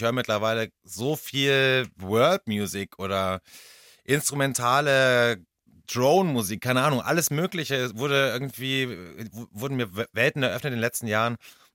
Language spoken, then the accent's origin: German; Bavaria, Germany; Ja, aber ich bin ja Bayer und in bayerischer Geschwindigkeit ist das eigentlich ein ganz normaler Notwiss-Zyklus.